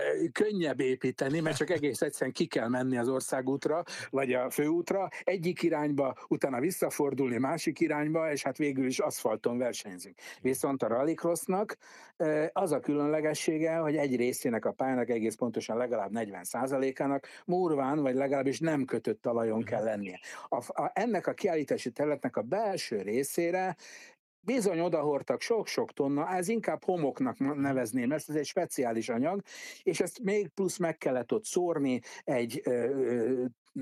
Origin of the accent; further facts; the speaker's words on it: Hungary; nem csak én voltam ott magyarként, hanem a teljes időmérő és adatszolgáltató csapatom is magyar